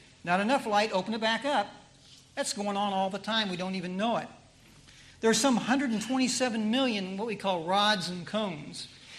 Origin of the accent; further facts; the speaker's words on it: Ohio, United States; Well, I won't tell you about some things I did when I was a child growing up near Dayton, Ohio.